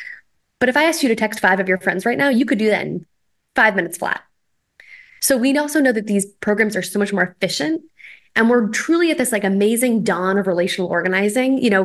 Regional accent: Boulder, Colorado, United States; I am registered in Boulder, Colorado. I grew up on Wonderland Hill Avenue.

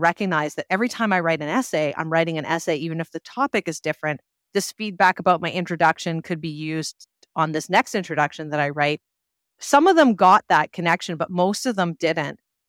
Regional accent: Vancouver, British Columbia, Canada; So basically, I am a teacher from Vancouver

